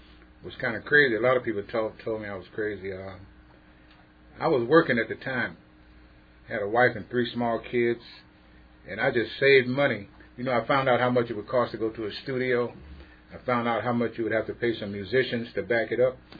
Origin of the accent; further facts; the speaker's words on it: Joliet, Illinois, United States; I grew up in Joliet, Illinois.